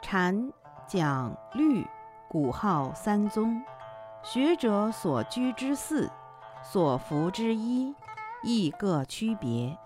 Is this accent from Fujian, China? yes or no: no; Hangzhou, Zhejiang, China; 比如在我的家乡杭州